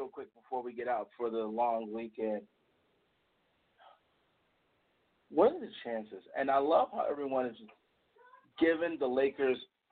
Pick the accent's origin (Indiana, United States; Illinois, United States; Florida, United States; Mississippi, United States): Illinois, United States; Chicago; Growing up in Chicago, I remember the Abe Saperstein Foundation had a summer league, a pro summer league